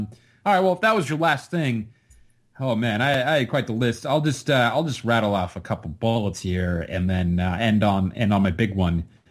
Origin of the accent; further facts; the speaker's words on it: Canada; It's 10 and 6 in Canada. I'm from Canada. I have that excuse.